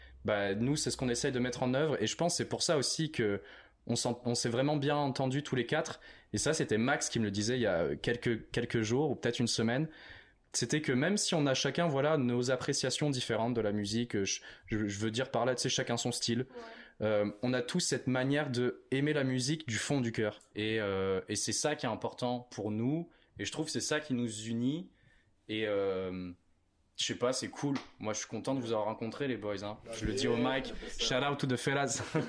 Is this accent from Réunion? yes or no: yes; Réunion; Et moi, je viens de l'île de La Réunion.